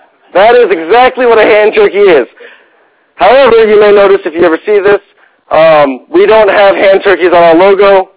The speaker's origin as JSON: {"language": "English", "town": "Richmond", "region": "Virginia", "country": "United States", "said": "I'm from Richmond, Virginia, and I have a small animation and print design company that I run there."}